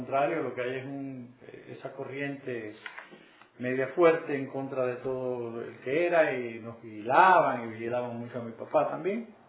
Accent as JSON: {"language": "Spanish", "town": "Marianao", "region": "Havana", "country": "Cuba", "tie": "born or raised there", "also_born_or_lived": "Santiago de Cuba", "said": "yo nací en Santiago de Cuba el 4 de junio de 1942. Después de eso lo trasladan para el cuerpo de ingenieros en La Habana. Pero nos vamos a vivir a Marianao, ahí cerca de Colombia. Ahí vivimos muchos años."}